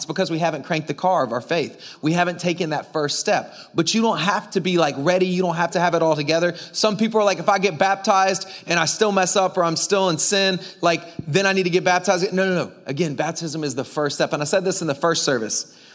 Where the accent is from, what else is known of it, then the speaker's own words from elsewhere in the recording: Florida, United States; Like, I'm from Florida and I do ministry in Jamaica.